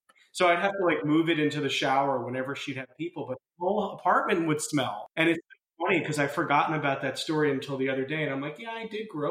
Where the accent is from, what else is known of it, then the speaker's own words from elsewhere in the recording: New York City, New York, United States; maybe 15 years old growing up in New York City.